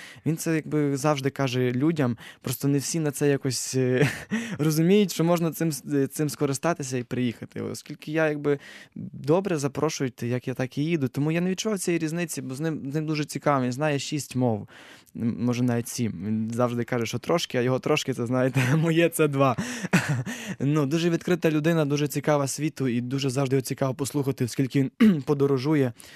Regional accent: Lviv Oblast, Ukraine; now in Poland; я з Галичини, з-під Львова, і в Польщі вже десь четвертий рік.

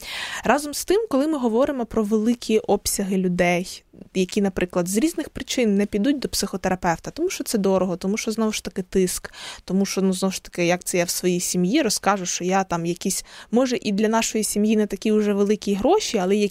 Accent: Pidbirtsi, Lviv Oblast, Ukraine; я виросла в Підбірцях, це село, яке дуже близько знаходиться до Львова.

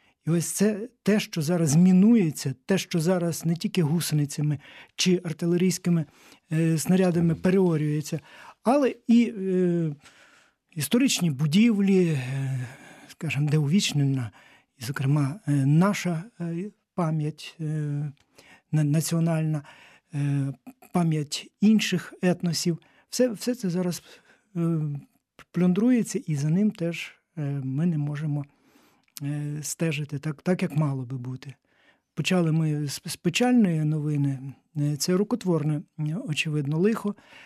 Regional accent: Ivano-Frankivsk Oblast, Ukraine; в моїй рідній Івано-Франківській області згоріло за роки незалежності кільканадцять храмів

